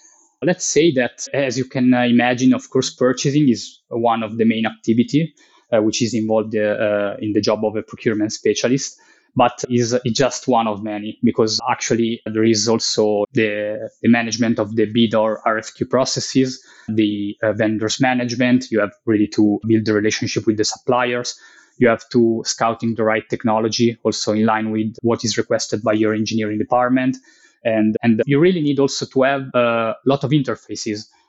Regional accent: Italy; passion was boosted by the fact that Paolo Nespoli, an Italian astronaut that you may know, was born in my hometown.

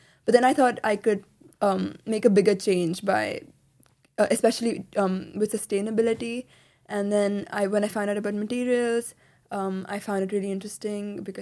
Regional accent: Mumbai, Maharashtra, India; I'm from Mumbai and I come from almost like a family of engineers. My mom is an engineer, my dad is an engineer.

